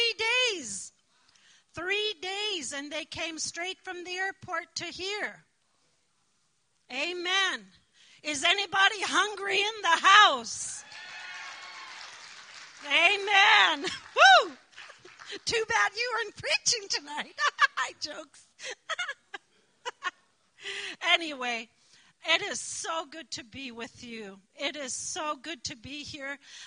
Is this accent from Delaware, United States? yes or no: no; Alaska, United States; It means the real land. I'm from Nustuyahak. I grew up in a village where Christianity missionaries were not allowed.